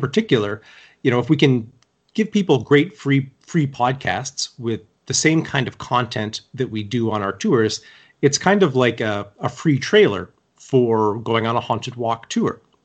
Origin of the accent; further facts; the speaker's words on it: London, Ontario, Canada; Lucan, Ontario, very close to my hometown of London, Ontario.